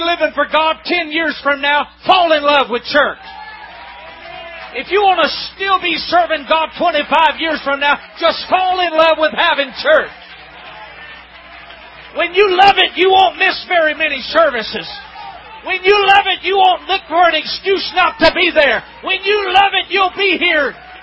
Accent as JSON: {"language": "English", "region": "Georgia", "country": "United States", "said": "we're from South Georgia, and it gets awfully hot in Georgia around this time of the year."}